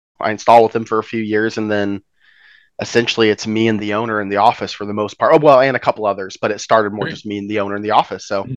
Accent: Pacific Northwest, United States; Yeah, I've been here most of my life, aside from the couple of years I was in Colorado, but born and raised in the Northwest.

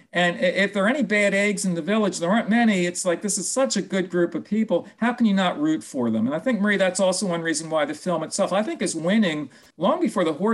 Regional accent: Australia; as an Australian

